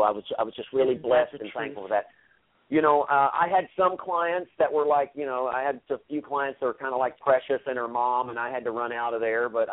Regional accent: the South, United States; now in New York City, United States; just being a Southerner, having good manners, hospitality, it just kind of like a second nature.

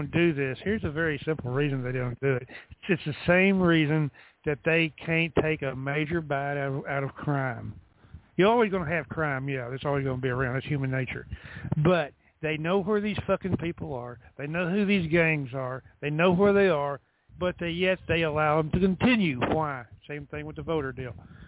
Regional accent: England, United Kingdom; I'm English.

